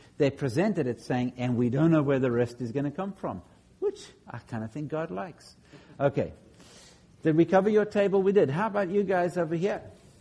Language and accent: English; South Africa; I grew up in South Africa, which was partly a government-controlled economy.